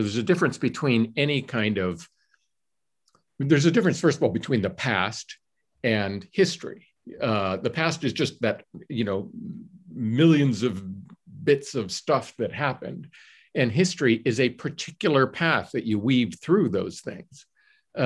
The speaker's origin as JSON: {"language": "English", "town": "Johnstown", "region": "Pennsylvania", "country": "United States", "tie": "born or raised there", "said": "I will go home to my hometown, Johnstown, Pennsylvania, and see if there's material there"}